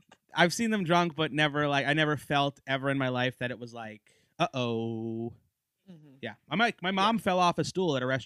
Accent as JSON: {"language": "English", "region": "New Jersey", "country": "United States", "tie": "born or raised there", "lives_now": "Brooklyn, United States", "said": "Yeah, I was born in Jersey City. And then my parents moved us to the suburbs when I was like 10."}